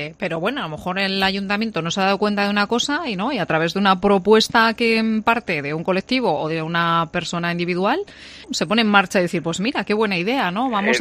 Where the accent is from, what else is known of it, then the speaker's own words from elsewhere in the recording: Salamanca, Castile and León, Spain; ¿Y somos participativos los salmantinos